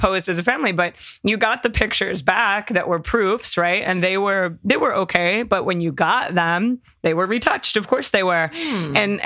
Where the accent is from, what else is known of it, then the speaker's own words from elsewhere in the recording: Baltimore, Maryland, United States; 80s, 90s, Baltimore.